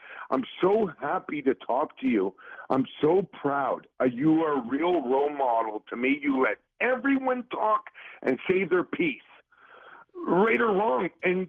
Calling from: Canada; I'm calling you from Canada.

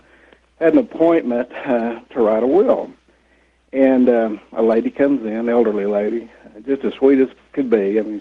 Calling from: Dallas, Texas, United States; And I'm calling from Dallas

